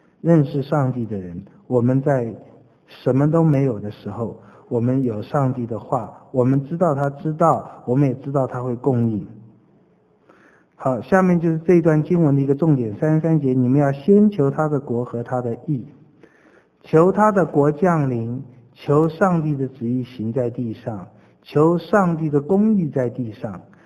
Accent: China; 事实上乌鸦叼饼我们中国人也不信那一套

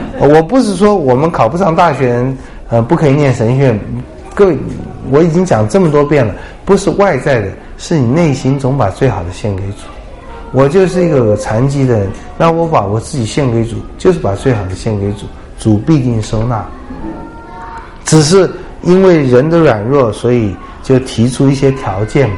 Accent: China; 我们中国人还有的时候孝子替父亲洗身啊，穿衣服啊

